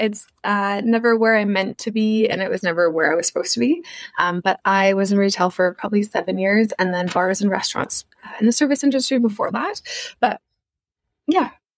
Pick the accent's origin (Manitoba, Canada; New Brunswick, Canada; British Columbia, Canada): British Columbia, Canada; Nanaimo; moved away as an adult; now in Calgary, Canada; I'm actually born in Nanaimo, so raised on Vancouver Island. Yeah, I'm a BC girl. And my spouse and I left BC, I guess 2014, came to Alberta